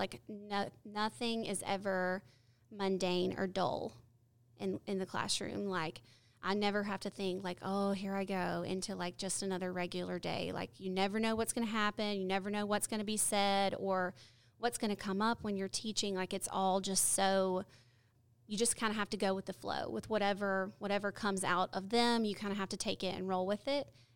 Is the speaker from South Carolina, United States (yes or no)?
yes; Rock Hill, South Carolina, United States; now in Gaston County, United States; I'm from Rock Hill, South Carolina, but I live in Gaston County now because I got married and my husband lives here.